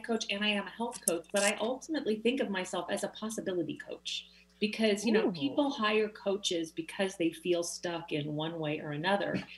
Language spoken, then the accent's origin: English; Philadelphia, Pennsylvania, United States; I'm from Philadelphia. And while it's not quite as steamy as Texas, I do not miss that humidity